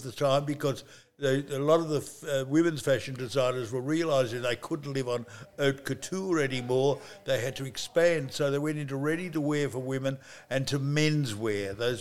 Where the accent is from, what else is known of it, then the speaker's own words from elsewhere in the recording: Australia; I'm an Australian citizen. I'm very proud of being an Australian. And my ancestors on one side of the family came here in the 1820s, which makes me a really old Australian.